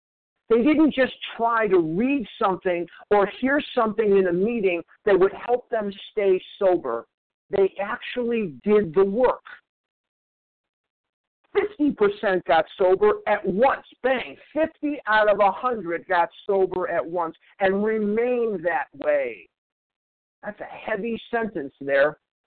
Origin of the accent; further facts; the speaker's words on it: Chicago, Illinois, United States; I'm from Chicago.